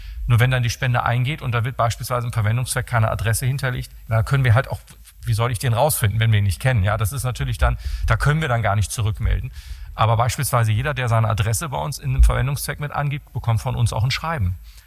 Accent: Ukraine; dass es irgendwo in der Welt, in dem Fall bei uns in der Ukraine

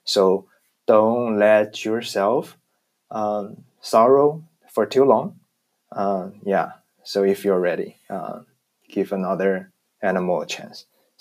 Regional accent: Taiwan; English is a second language; the world is different, that different from where I grew up in Taiwan

